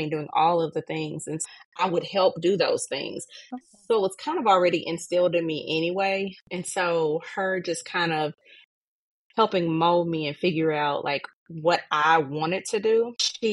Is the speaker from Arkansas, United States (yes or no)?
yes; West Memphis, Arkansas, United States; Well, I'm from West Memphis, Arkansas. Small town, had a lot of friends growing up. I come from a very large family.